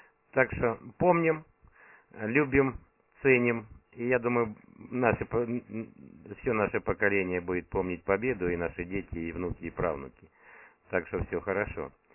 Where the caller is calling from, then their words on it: Shebekino, Belgorod Oblast, Russia; Работаю я из Шебекино, Белгородской области.